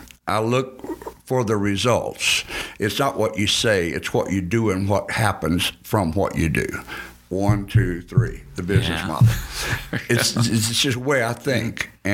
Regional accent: Paris, Texas, United States; And we left that in Paris, Texas, my hometown, mm-hmm. where I used to go and play basketball. And that's a good feeling to be able to do that for your hometown area.

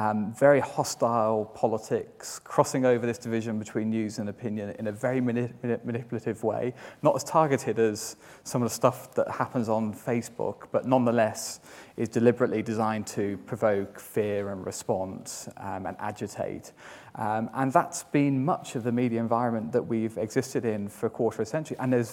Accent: United Kingdom; We're British, we're very used to lying to ourselves, so it's that's what we're very comfortable with.

